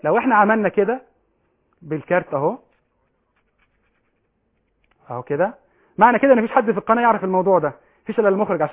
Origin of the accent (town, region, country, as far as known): Egypt